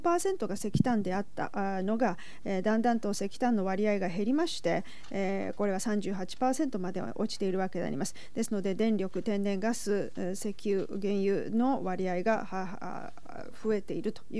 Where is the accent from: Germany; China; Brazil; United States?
China; Japanese is a second language; now in Japan; 中国から参りました